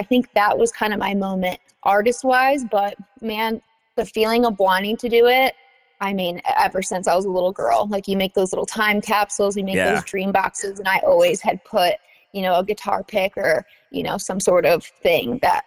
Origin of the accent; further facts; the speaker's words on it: Bath, Michigan, United States; Yeah, I'm from Bath, Michigan, so outskirts of Lansing. You know, grew up in Michigan